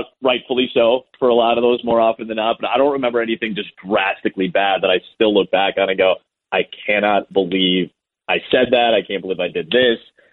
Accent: Chicago, Illinois, United States; I'm from Chicago, and then I go to a town of 3,000 people. I come from a very diverse area where I grew up. I come from a very diverse city.

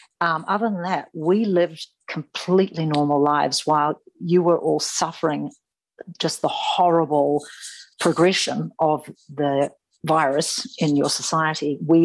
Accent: Auckland, New Zealand; I'm a Kiwi from Auckland, New Zealand.

